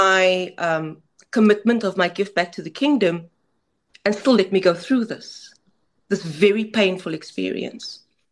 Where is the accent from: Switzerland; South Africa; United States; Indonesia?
South Africa; Mitchells Plain, Western Cape; I grew up in Mitchells Plain, as you know, the hood.